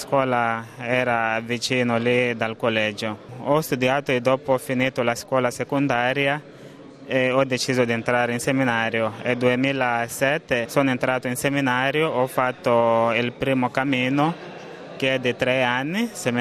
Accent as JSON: {"language": "Italian", "country": "Mozambique", "second_language": "Italian", "lives_now": "Italy", "said": "vengo dal Mozambico."}